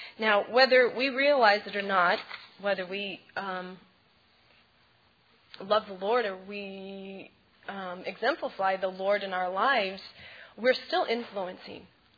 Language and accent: English; California, United States; But Damien and I are from the Napa Valley.